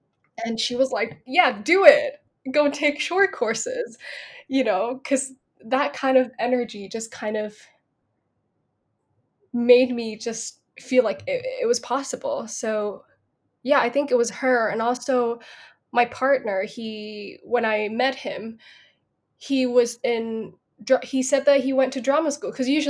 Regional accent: Bangkok, Thailand; But yeah, I grew up in Bangkok and there was no drama school.

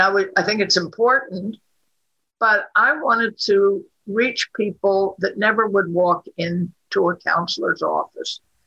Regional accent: Pittsburgh, Pennsylvania, United States; born there; I was born in Pittsburgh.

